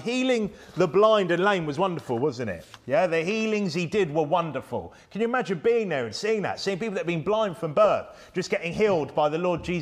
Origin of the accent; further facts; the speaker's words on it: England, United Kingdom; And we're English. We speak English.